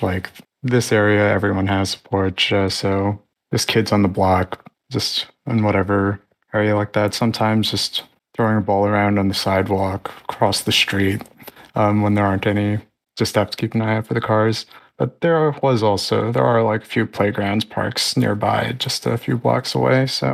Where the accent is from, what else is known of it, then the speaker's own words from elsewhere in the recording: Brooklyn, New York, United States; I've only lived at this one place in Brooklyn though.